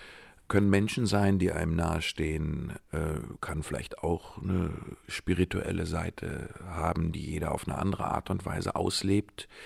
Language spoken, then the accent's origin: German; Recklinghausen, North Rhine-Westphalia, Germany; die immer noch in meiner Heimatstadt Recklinghausen wohnt